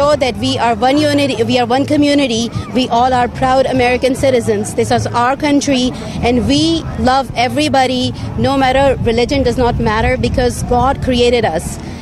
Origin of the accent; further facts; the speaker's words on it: Pakistan; now in United States; I'm originally from Pakistan.